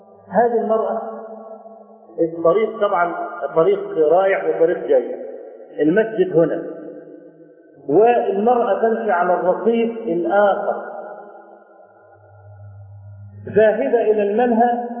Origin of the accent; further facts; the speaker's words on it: Cairo, Cairo Governorate, Egypt; فهناك عندنا في القاهره